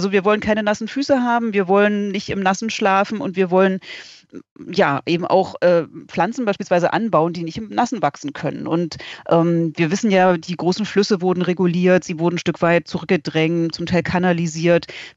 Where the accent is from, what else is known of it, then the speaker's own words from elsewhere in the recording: Berlin, Germany; ich komme ursprünglich aus Berlin